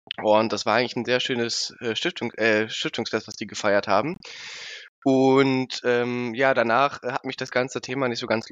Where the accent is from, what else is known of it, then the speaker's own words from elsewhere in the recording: Berlin, Germany; ich bin gebürtiger Berliner, ich bin da geboren und aufgewachsen und habe mein Abitur tatsächlich in einer nahegelegenen Schule von ADH absolviert.